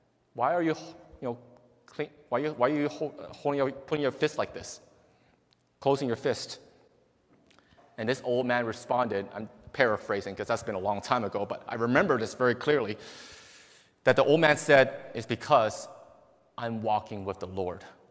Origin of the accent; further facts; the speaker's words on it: Hong Kong; this reminds me of something I saw growing up in Hong Kong.